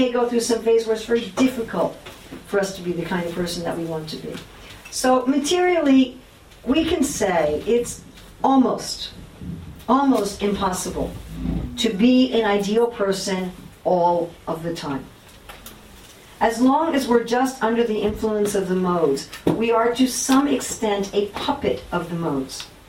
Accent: United States; You can all tell I'm from America, yes? So we have that in America.

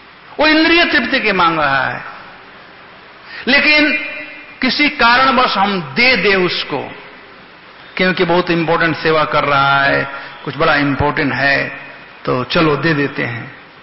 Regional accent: Bihar, India; हमारे यहां बिहार में कहावत है

